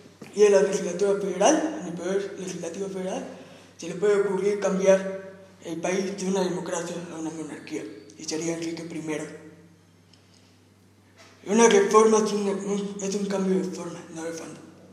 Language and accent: Spanish; Mexico; como nosotros, como mexicanos, como simples ciudadanos, podemos promover un amparo